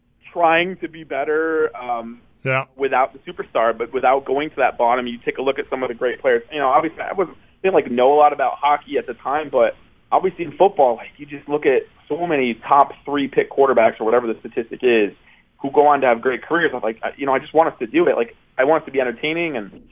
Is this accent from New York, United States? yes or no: yes; Plattsburgh, New York, United States; I grew up in Plattsburgh, New York. It was kind of a lonely feeling being a Bills fan there.